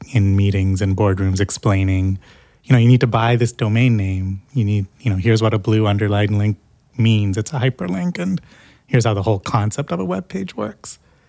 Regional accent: India; Well, you know, I'm Indian.

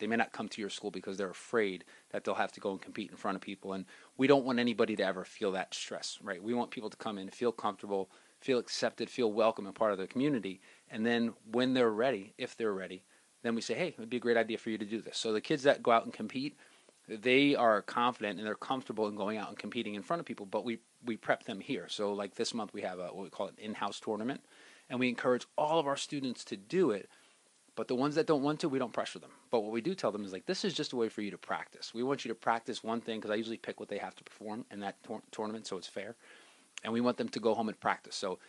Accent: Cranford, New Jersey, United States; I grew up in Cranford. My mom and dad were both from Cranford. So and my grandparents on my father's side were from Cranford as well. I grew up here. I went to school here.

